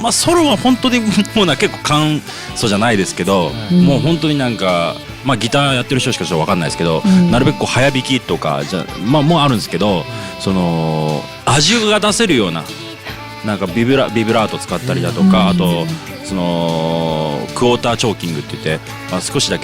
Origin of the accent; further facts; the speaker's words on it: Fukuoka, Japan; 地元でやりたいですね、うん、やっぱ僕ら福岡の人間なんで、